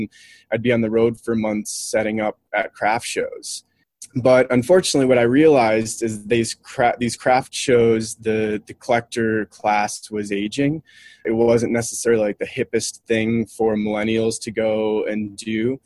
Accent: Minnesota, United States; I grew up in Minnesota, and there's a huge pottery community there.

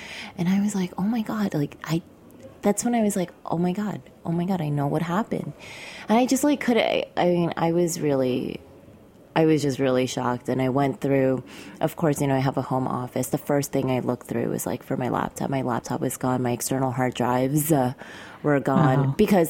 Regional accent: New York, United States; So I'm really lucky because I grew up in New York.

